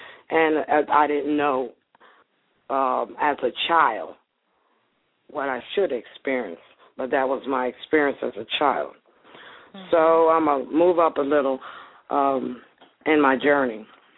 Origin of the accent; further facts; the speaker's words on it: New Jersey, United States; I was born and raised in Jersey, New Jersey. Some people down south would call me a Yankee